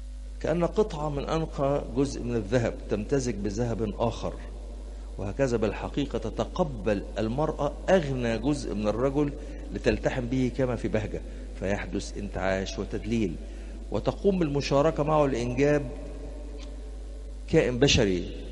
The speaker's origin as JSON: {"language": "Arabic", "town": "Shubra", "region": "Cairo Governorate", "country": "Egypt", "tie": "born or raised there", "said": "انا من شبرا اصلا"}